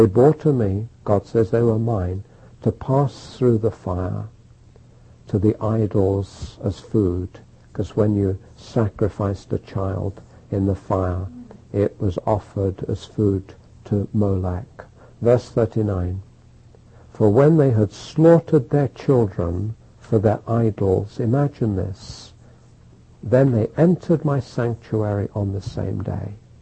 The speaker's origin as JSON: {"language": "English", "region": "London", "country": "United Kingdom", "tie": "born or raised there", "said": "And again, I grew up in London, and I'm a Londoner, and London is a violent city."}